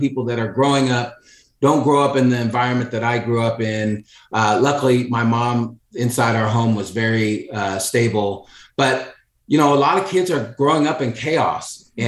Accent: Oak Park, United States; I loved growing up in Oak Park. I had a blast. It was a very tight-knit community, but there was violence all around you.

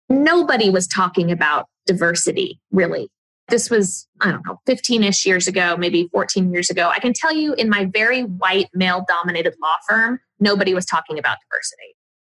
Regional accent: Las Vegas, Nevada, United States; I'm from Vegas. I'm crazy about my town.

